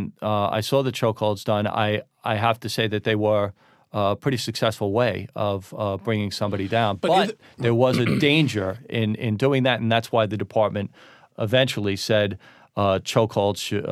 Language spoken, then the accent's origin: English; Queens, New York, United States; Bayside, Queens.